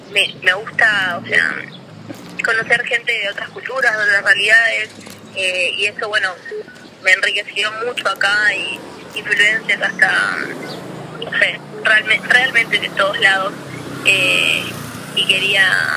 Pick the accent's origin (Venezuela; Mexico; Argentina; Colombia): Argentina; Buenos Aires; Bueno, yo soy de Buenos Aires